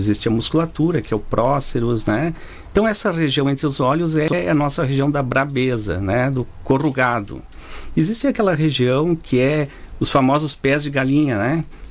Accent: Rio Grande do Sul, Brazil; Mas é importante saber que nós somos gaúchos.

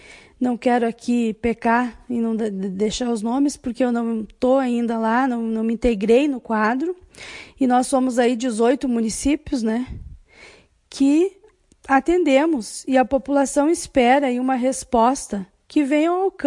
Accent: Barros Cassal, Rio Grande do Sul, Brazil; natural de Barros Cassal, filha de agricultores, vim lá do interior, então, do Pontão do Ópio, interior de Barros Cassal.

